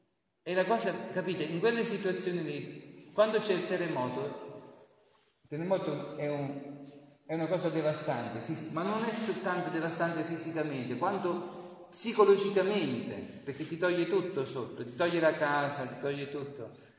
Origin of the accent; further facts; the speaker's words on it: Tolentino, Marche, Italy; vengo da Tolentino, lì nelle Marche, dove c'è il terremoto.